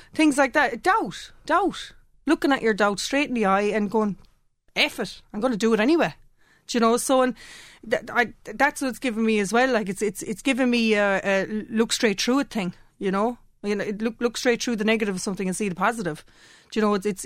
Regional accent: Ireland; I mean, I qualify it by virtue of being Irish

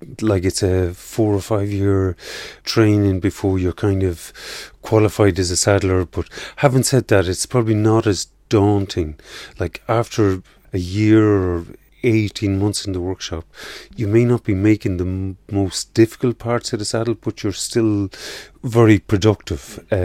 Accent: Ireland; It's kind of a culture that I think as Irish people we kind of take it for granted, that we don't realise how good we are.

